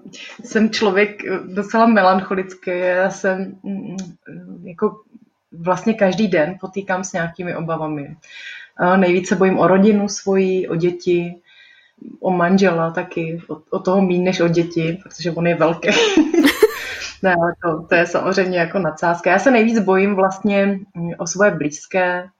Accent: Brno, South Moravian Region, Czechia; now in Prague, Czech Republic; tak jak jsem přišla z Brna, vlastně neměla jsem pocit, že bych byla něčím jiná

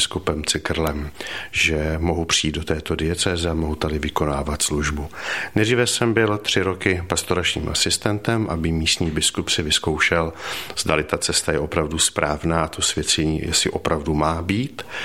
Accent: South Moravian Region, Czechia; moved away; ne jako je to u nás na Moravě

